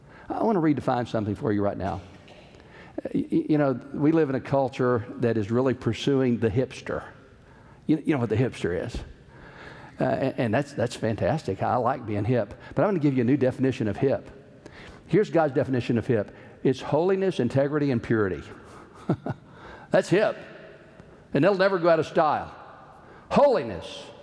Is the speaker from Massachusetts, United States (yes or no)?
no; Alabama, United States; I'm from Alabama, I told him, and I just didn't realize you had to have a coat and tie.